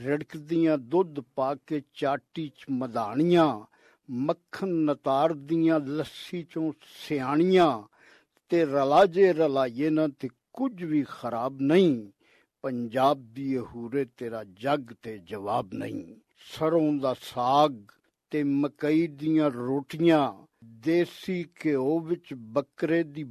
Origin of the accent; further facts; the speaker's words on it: Lahore, Punjab, Pakistan; ਮੈਂ ਅੱਲਾ ਦੇ ਫਜ਼ਲ ਕਰਮ ਨਾਲ ਬਿਲਕੁਲ ਪਿਓ ਦਾਦੇ ਤੋਂ, ਬਲਕਿ ਉਦੋਂ ਵੀ ਅੱਗੇ ਤੋਂ ਲਾਹੌਰ ਦਾ ਹੀ ਰਹਿਣ ਵਾਲਾ, ਲਾਹੌਰ ਦਾ ਹੀ ਜੰਮ ਪਲ ਹਾਂ।